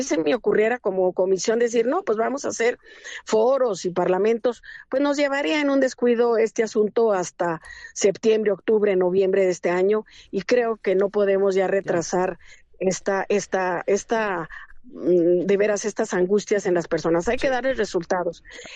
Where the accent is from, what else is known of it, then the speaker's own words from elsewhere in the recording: Durango, Mexico; en mi tierra, en Durango, pues hemos tenido situaciones muy complicadas